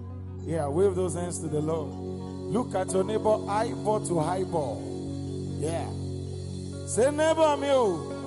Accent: Lagos, Nigeria; You know, me, I came from Lagos, so the way we do in Lagos, we don't form two show.

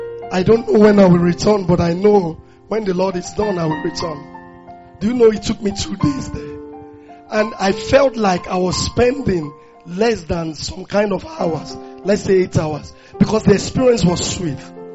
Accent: Nigeria; we don't need visa, even as a Nigerian, to come to Cyprus in those days.

